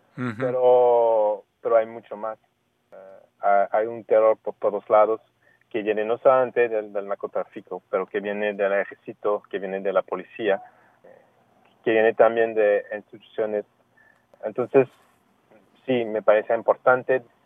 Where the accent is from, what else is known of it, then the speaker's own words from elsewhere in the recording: Canada; Y no soy mexicano, soy canadiense.